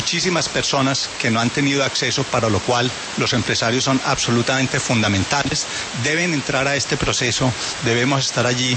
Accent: Colombia; Los empresarios somos tan colombianos como son los miembros de la FARC-EP.

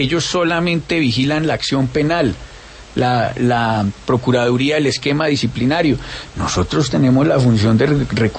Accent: Pereira, Risaralda, Colombia; yo soy de Pereira, siempre he dicho que es la capital del cielo, Tierra Santa.

